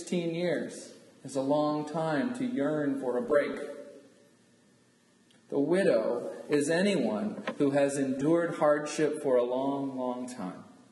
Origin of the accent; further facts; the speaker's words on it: Houston, Texas, United States; from a two-week vacation in Houston, Texas, my hometown. That's where I grew up.